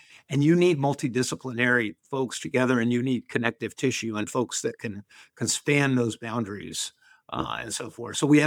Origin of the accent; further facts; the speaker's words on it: Wyoming, United States; I wasn't quite born here, but no, I'm from Wyoming originally.